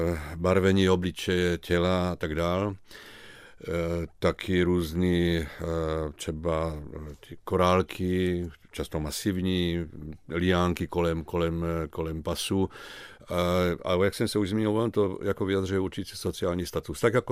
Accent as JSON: {"language": "Czech", "region": "South Moravia", "country": "Czechia", "tie": "born there", "said": "já jsem se narodil na Týšní Moravě"}